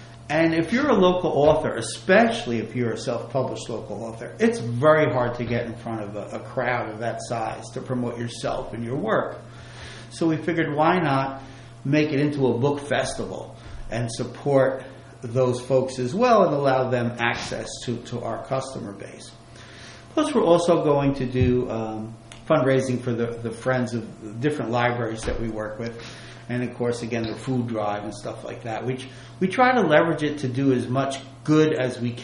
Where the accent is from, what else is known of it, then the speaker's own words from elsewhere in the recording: Newark, New Jersey, United States; I guess I grew up in the city. I grew up in Newark. And in Newark, it was very neighborhood-oriented.